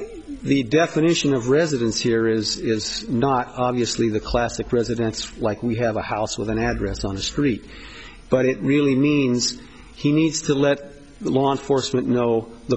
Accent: Sacramento, California, United States; Sacramento.

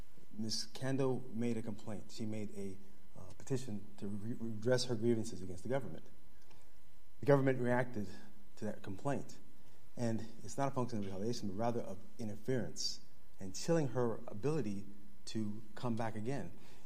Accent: Illinois, United States; now in California, United States; I'm counsel on behalf of the appellant. I live in California. I came from Illinois.

